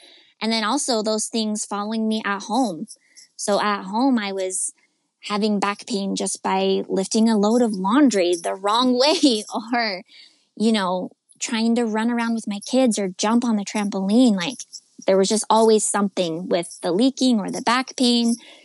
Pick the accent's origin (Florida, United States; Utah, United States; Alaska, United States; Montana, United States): Utah, United States; I'm from Utah. I've been born and raised in Utah, and that's where we are currently still living.